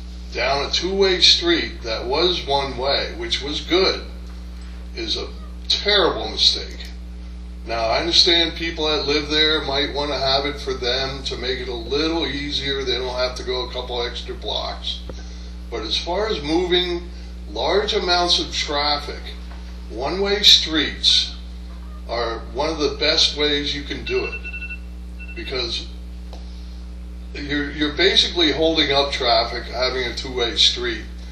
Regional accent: Bethlehem, Pennsylvania, United States; I was born and raised in Bethlehem my whole life.

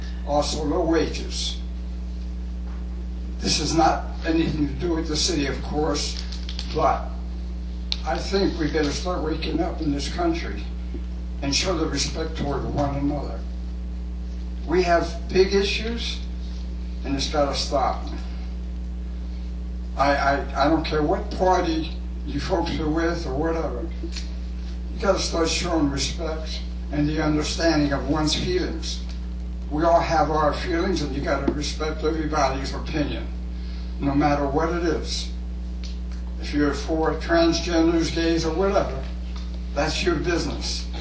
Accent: Bethlehem, Pennsylvania, United States; That is born and raised in the South Side, which was Northampton Heights.

